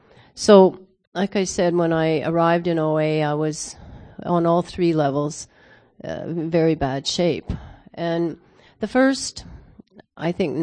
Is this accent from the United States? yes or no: no; Calgary, Alberta, Canada; and I'm from Calgary, Canada.